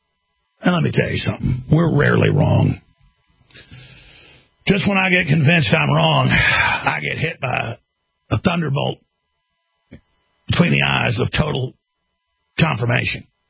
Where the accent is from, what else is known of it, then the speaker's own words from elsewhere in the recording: Texas, United States; Or I don't go out to L.A. and tell everybody I'm a Texan or whatever.